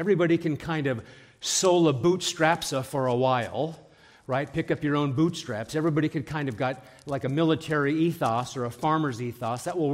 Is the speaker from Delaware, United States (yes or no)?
no; Omaha, Nebraska, United States; also born or lived in New England; And so I'm from Omaha, Nebraska, but if somehow I go into New England mode, because I've been there for a quarter of a century, and I say law, that's really law, right?